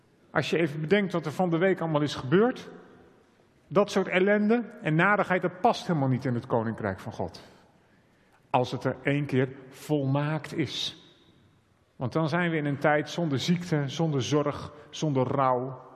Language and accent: Dutch; Kampen, Overijssel, Netherlands; moved away as an adult; now in Amsterdam, Netherlands; Ik ben geboren en getogen in Kampen en 13 jaar geleden in Amsterdam verhuisd